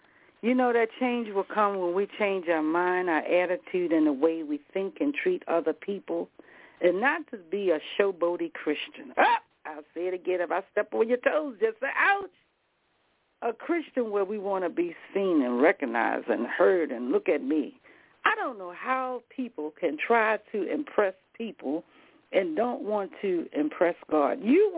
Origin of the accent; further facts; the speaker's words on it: the South, United States; I told you I'm old country girl. I'm from the South.